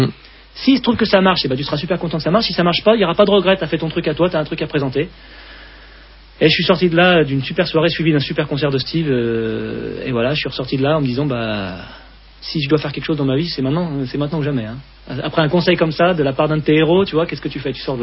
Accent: Lyon, Auvergne-Rhône-Alpes, France; Quand on est lyonnais, qu'on fait une radio à Lyon.

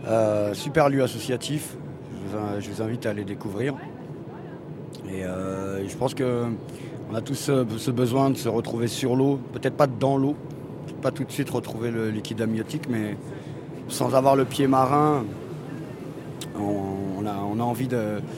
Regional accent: Paris, Île-de-France, France; also born or lived in Rennes / Gennevilliers; Et puis, à ma naissance, je suis né à Rennes, donc la Vilaine. J'ai grandi à Paris, donc la Seine, et puis à Gennevilliers, Haute-Seine.

